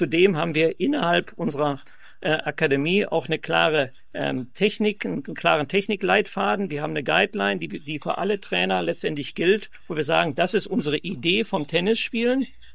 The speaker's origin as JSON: {"language": "German", "town": "Mülheim an der Ruhr", "region": "North Rhine-Westphalia", "country": "Germany", "said": "Ja, also ich komme aus Mülheim an der Ruhr. Der Mülheim ist im Ruhrgebiet, das heißt in der Nähe zwischen Essen und Düsseldorf."}